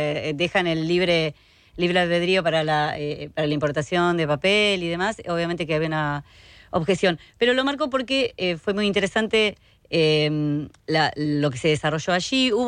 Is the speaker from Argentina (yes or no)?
yes; Argentina; no es muy agradable para nosotros que somos argentinos que haya sucedido